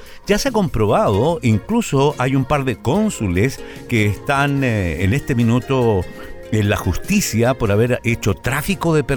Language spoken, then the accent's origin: Spanish; Chile; qué poco nobles que somos los chilenos